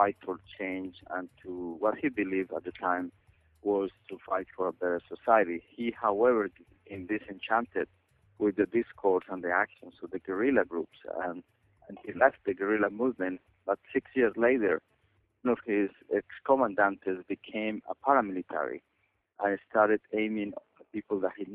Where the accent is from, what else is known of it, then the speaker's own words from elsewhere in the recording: Medellin, Antioquia, Colombia; When I grew up in Medellin, it was a very violent city, which unfortunately it still is for many people.